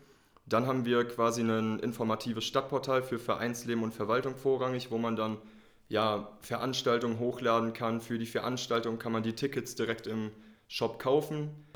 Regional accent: Geseke, North Rhine-Westphalia, Germany; also wir kommen ja aus Geseke, das ist im Kreis Soest, und die Nachbarstadt ist Salzkotten im Kreis Paderborn.

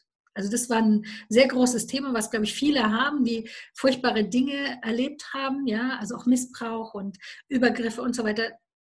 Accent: Romania; German is a second language; now in Germany; wir sind aus Rumänien ausgewandert, also wir haben uns freigekauft, das war auch ganz abenteuerlich

